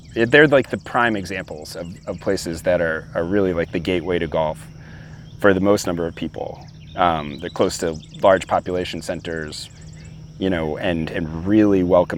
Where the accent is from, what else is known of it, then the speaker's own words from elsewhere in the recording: Arlington, Virginia, United States; I grew up in Arlington, Virginia.